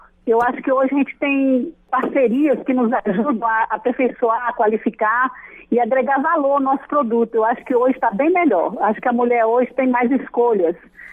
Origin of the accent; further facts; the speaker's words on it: Paracatu, Minas Gerais, Brazil; born there; Eu sou em Paracatu, Minas Gerais.